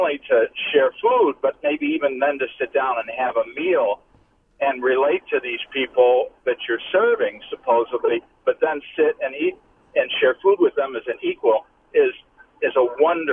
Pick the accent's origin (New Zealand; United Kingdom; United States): United States; Kenosha, Wisconsin; like I come from Kenosha. In Kenosha we have Women's Horizons. We have the Shalom Center.